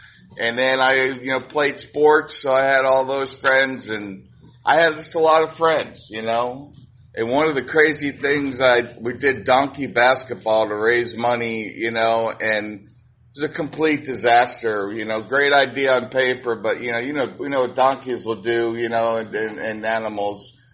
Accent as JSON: {"language": "English", "town": "Yonkers", "region": "New York", "country": "United States", "tie": "born there", "said": "So anyway, I was born in New York, Yonkers, New York."}